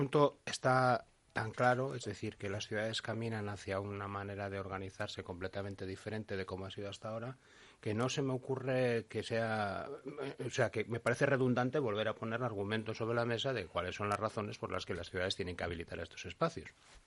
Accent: Bilbao, Basque Country, Spain; Soy de Bilbao, pero vivo fuera de Bilbao.

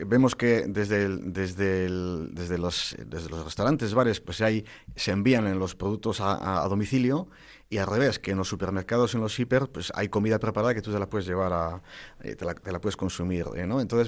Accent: Basque Country, Spain; como unos vascos, somos de hacer, de producir, de calidad

